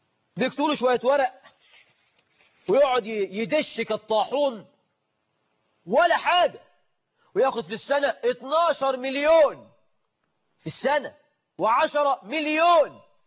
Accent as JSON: {"language": "Arabic", "country": "Egypt", "said": "احنا عندنا في مصر حاجة اسمها الموظف المليوني والموظف الليموني"}